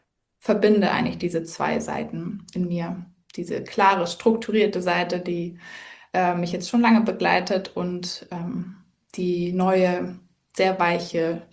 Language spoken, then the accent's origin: German; Hamburg area, Germany; Ich komme aus der Nähe von Hamburg, also ganz im Norden von Deutschland.